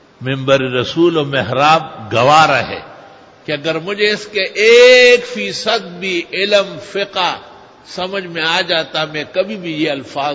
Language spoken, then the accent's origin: Urdu; Pakistan; میں پاکستان کا ہوں, اسی شہر کا مفتی ہوں جس شہر میں وہ شیخ الاسلام اور مفتی اعظم بنے ہوئے ہیں